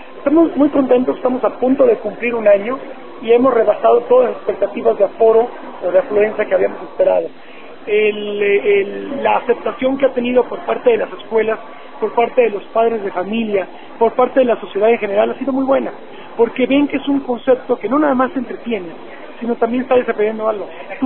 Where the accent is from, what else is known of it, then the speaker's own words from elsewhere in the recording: Mexico; yo como empresario mexicano, pues lo que quiero lograr es darle mi granito de arena para impactar a mi país